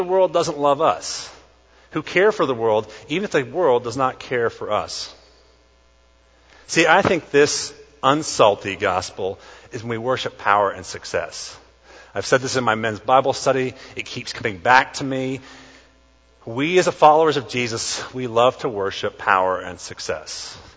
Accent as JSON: {"language": "English", "country": "United States", "said": "my nation is so awesome, I'm kind of owed something because I'm an American."}